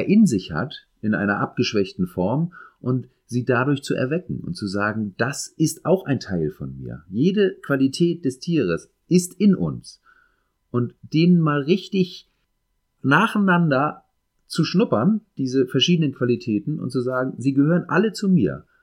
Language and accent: German; Northern Germany, Germany; ich komme aus Norddeutschland und deswegen bin ich hier verwurzelt und hier verhaftet